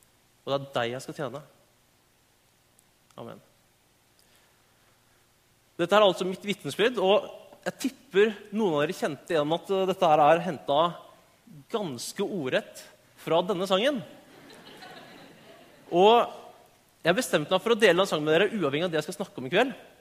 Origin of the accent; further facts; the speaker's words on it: Oslo, Norway; Jeg født og oppvokst her i Oslo faktisk.